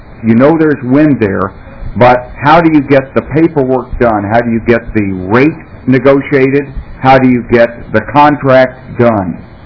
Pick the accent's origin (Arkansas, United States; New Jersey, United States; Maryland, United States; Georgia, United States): Arkansas, United States; Little Rock; I'm from Little Rock, Arkansas